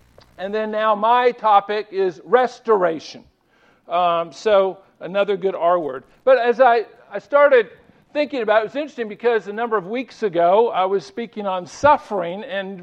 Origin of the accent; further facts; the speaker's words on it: Alabama, United States; my alma mater, the University of Washington, and my home state, the University of Alabama.